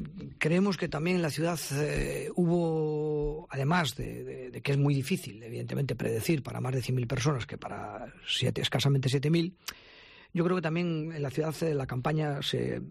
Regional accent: Pereiro de Aguiar, Galicia, Spain; dado que él era de los Peares y yo soy de Pereiro

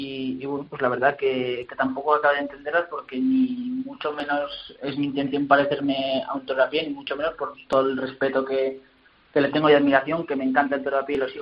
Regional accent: Pamplona, Navarre, Spain; poder torear en Pamplona, aquí en mi tierra

